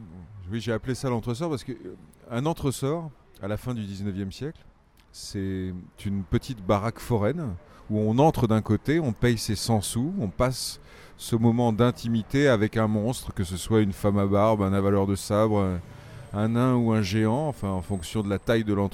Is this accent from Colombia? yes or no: no; Auvergne, France; Moi, je suis auvergnat